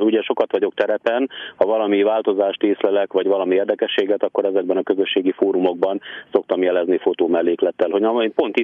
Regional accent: Sátoraljaújhely, Borsod-Abaúj-Zemplén, Hungary; mivel sátraújhelyen születtem, már kicsi gyerekkorom óta megszoktuk, hogy közel vannak a hegyek. A lakótelep, ahol felnőttem, ahol a szülői ház ma is létezik, közel volt a hegyekhez

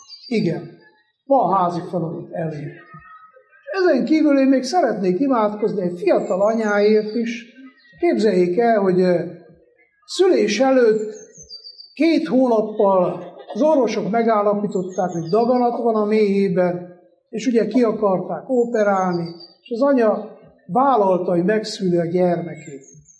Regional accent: Székely Land, Romania; de Székelyföldön, ahol én felnőttem, lépten nyomon vannak ilyen patakok.

